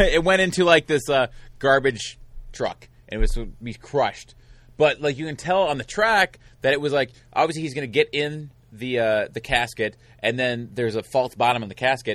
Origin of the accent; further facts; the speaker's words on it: Wisconsin, United States; I'm from Wisconsin.